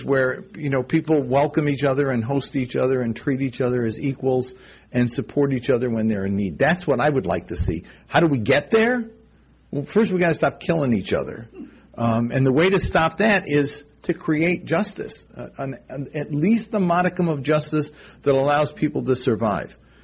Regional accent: United States; And I mean, I'm an American, and I actually love the opportunities that this country has given to me, the son of an illegal immigrant

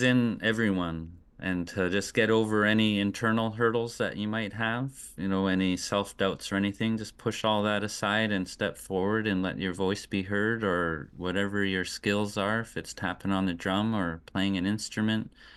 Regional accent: British Columbia, Canada; I am from Nuhalk here.

